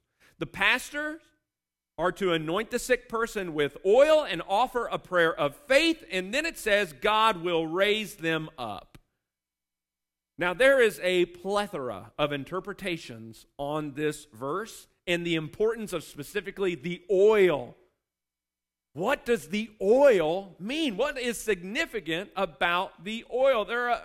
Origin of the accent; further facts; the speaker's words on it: Chillicothe, United States; I'm from Chillicothe, all right?